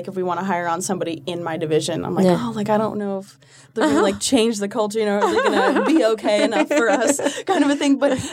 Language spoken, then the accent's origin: English; Colorado, United States; also born or lived in Texas; and I'm from Colorado originally, and then we moved to a small town in Texas, and I acclimated pretty well to Texas